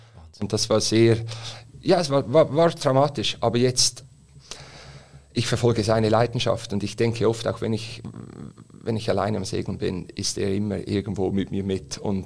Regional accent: Rapperswil, St. Gallen, Switzerland; Ich bin in Rapperswil aufgewachsen, bin zur Schule gegangen, habe dann die Kantonsschule besucht im Toggenburg in Wattwil, weit weg von den Weltmeeren.

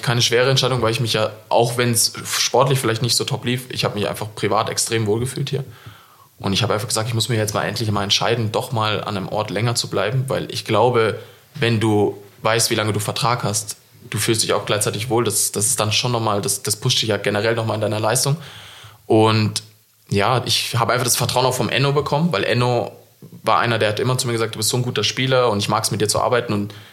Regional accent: Munich, Bavaria, Germany; now in St. Gallen, Switzerland; Ich bin ja nah von wo ich herkomme, aus München. Meine Familie ist ja nah

